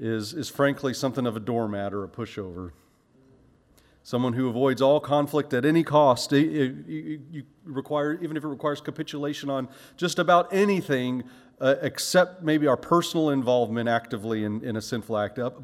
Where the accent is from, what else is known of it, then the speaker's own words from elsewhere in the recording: Florida, United States; Growing up in Florida, I mean, it might as well have been sci-fi.